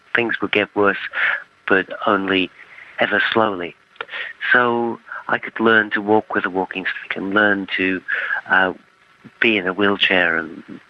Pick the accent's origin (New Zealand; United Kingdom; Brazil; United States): United Kingdom; England; Well, I grew up in Europe, England to be precise, you can probably tell.